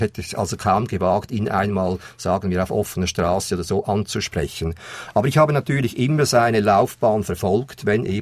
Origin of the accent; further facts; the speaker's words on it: Aargau, Switzerland; ich habe natürlich als Aargauer sofort geschaut